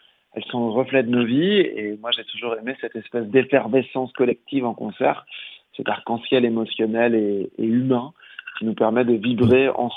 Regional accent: Reims, Grand Est, France; il faut dire qu'à Châlons, à côté de chez nous, puisqu'on est de Reims

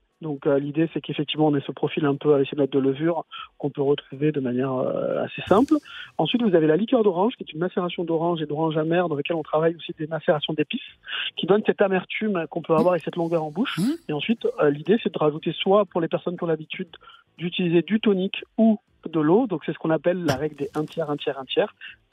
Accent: France; on est des Français et les Français, on a du plaisir à boire des choses

